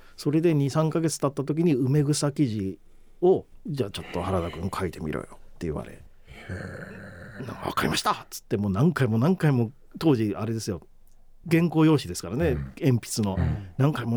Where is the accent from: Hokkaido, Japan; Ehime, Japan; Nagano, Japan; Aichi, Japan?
Hokkaido, Japan; Asahikawa; まず僕の出身地が北海道の旭川というところで、いわゆる … さんが出身のところでして